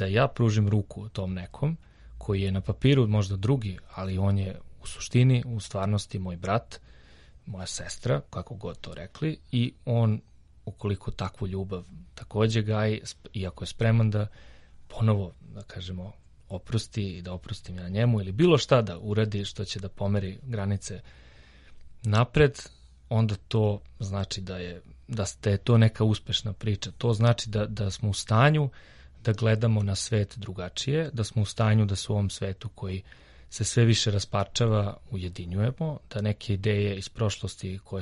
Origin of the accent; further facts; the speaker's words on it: Belgrade, Serbia; da sam kao tipični Beograđanin to posmatrao